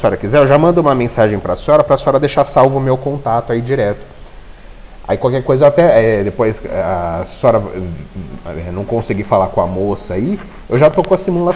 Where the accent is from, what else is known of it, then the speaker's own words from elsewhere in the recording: Bauru, São Paulo, Brazil; Eu sou daqui de Bauru mesmo